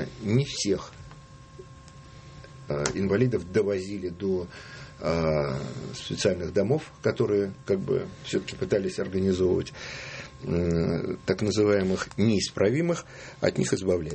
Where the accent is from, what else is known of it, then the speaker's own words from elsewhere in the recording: Moscow, Russia; Я вырос на Якиманке. И на пересечении... Ну, я в Егородском переулке вырос.